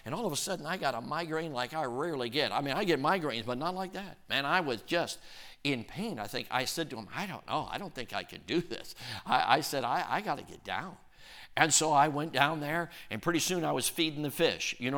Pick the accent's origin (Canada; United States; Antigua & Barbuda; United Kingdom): United States; Illinois; now in Wisconsin, United States; Now, I'm an upper Midwesterner. You know what that means? I was raised first in Illinois, now Wisconsin. I'm an upper Midwesterner.